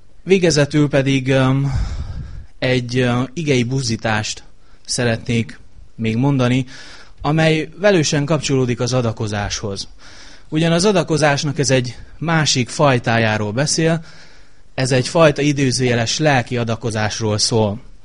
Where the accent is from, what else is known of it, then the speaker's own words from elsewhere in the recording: Satu Mare, Satu Mare County, Romania; now in Debrecen, Hungary; ez a gyülekezet, az, ahol születtem és ahol felnevekedtem. Ezt más gyülekezet nem veheti el a szatmári gyülekezettől